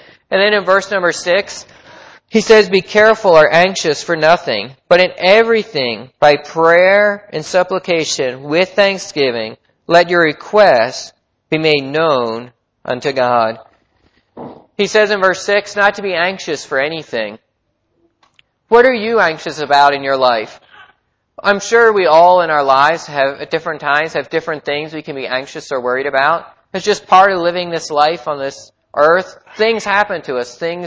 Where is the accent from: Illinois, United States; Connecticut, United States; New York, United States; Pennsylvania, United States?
Pennsylvania, United States; I had the opportunity to serve at a Christian camp in Pennsylvania, my home state.